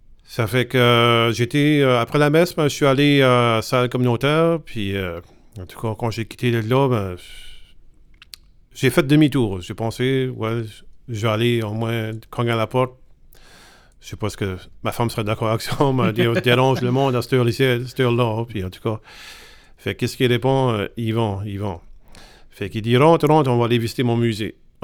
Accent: Richibucto, New Brunswick, Canada; born there; moi je suis né à Richibouctou

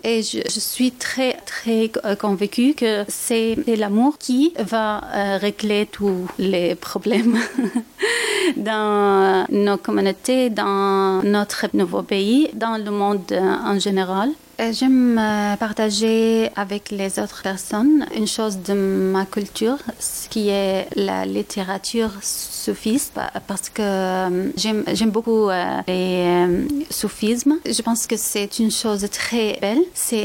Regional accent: Syria; Je viens de la Syrie. J'habitais en Syrie et je suis à l'origine palestinienne. Je viens des régions en guerre.

